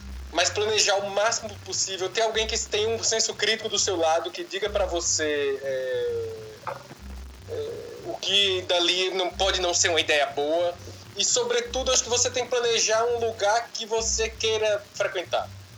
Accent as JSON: {"language": "Portuguese", "town": "Patu", "region": "Rio Grande do Norte", "country": "Brazil", "tie": "born or raised there", "said": "lá da cidade de onde eu venho com meu pai, onde eu nasci, que é Patu, no interior do Rio Grande do Norte."}